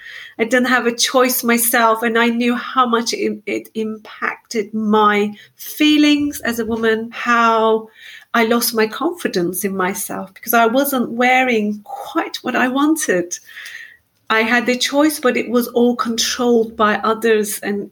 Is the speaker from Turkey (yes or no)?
yes; Turkey; English is a second language; moved away as an adult; And they were all wrong clothes because I came here in June from Turkey. That's how naive I was.